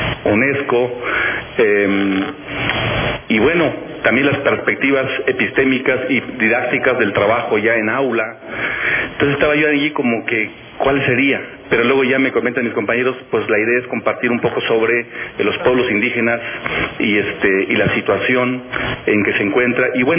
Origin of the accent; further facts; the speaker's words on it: Chiapas, Mexico; first language Tzeltal; Spanish is a second language; les he dicho en mi lengua madre, que es la lengua maya tzeltal de Chiapas